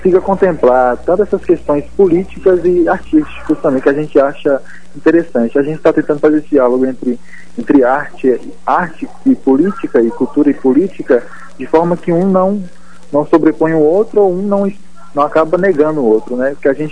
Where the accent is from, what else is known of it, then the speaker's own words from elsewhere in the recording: Vitória da Conquista, Bahia, Brazil; Então, eu me autodeclaro negro, sou baiano, sou de Vitória da Conquista.